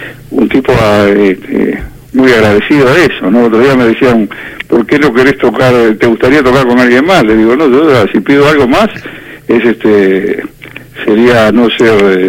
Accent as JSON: {"language": "Spanish", "town": "Villa Diamante", "region": "Buenos Aires Province", "country": "Argentina", "tie": "born or raised there", "said": "Mira, yo me crié en Villa Diamante, uh-huh. Cuando Horacio Acavalo fue campeón mundial, yo vivía a dos cuadras de su casa."}